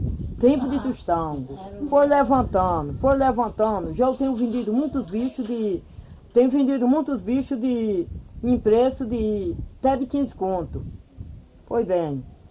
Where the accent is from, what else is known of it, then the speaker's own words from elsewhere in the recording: Campina Grande, Paraíba, Brazil; Eu sou de Campina Grande.